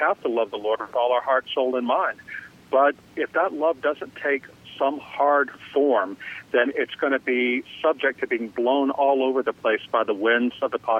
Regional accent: Louisiana, United States; About 5 years ago, I moved with my family back to my hometown in South Louisiana. This is a place that's like Mayberry.

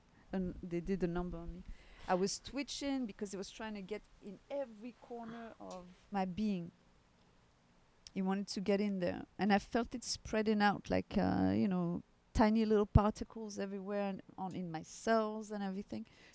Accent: Florida, United States; I came from Florida after having done a lot of research.

